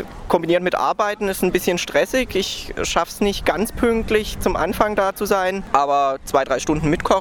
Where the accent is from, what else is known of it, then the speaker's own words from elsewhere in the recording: Offenburg, Baden-Württemberg, Germany; now in Freiburg, Germany; Ich komme eigentlich aus Offenburg.